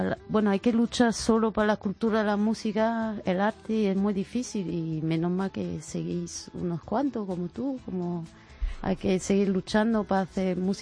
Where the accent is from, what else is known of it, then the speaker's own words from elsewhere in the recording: southern France, France; Spanish is a second language; Soy del sur de Francia, o sea que ajá, soy mediterránea, pero he viajado, de mi infancia he vivido en 29 sitios.